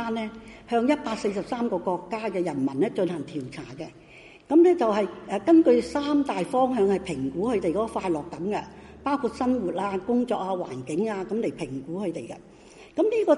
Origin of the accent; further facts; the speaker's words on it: Hong Kong; 咁呢香港人，因为我係香港人，我都好注意香港